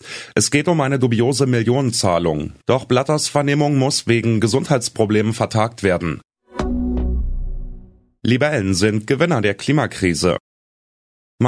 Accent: Berlin, Germany; Und für meine Heimatstadt Berlin?

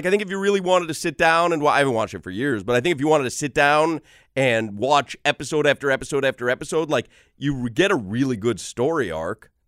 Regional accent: Highland Park, Illinois, United States; Highland Park.

